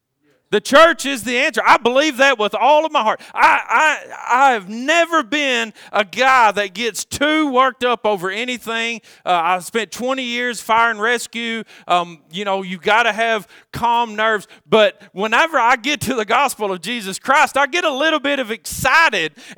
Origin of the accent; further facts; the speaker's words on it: Arkansas, United States; Well, you know, I'm from Arkansas, so if you're a Tennessee fan, I'm sure you remember 1998 if you're old enough.